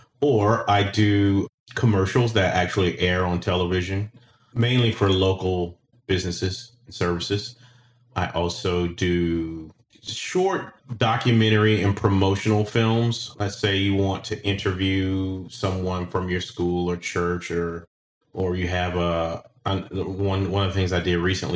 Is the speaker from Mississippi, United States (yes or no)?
yes; Petal, Mississippi, United States; I'm from Petal, Mississippi, which is a kind of sleepy bedroom community outside of Hattiesburg, Mississippi